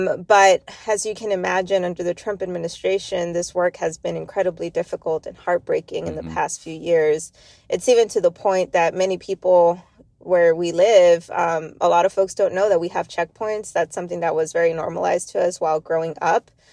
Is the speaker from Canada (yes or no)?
no; Laredo, Texas, United States; my story of being born and raised in Laredo, Texas. So it's right. Laredo's right on the Rio Grande River.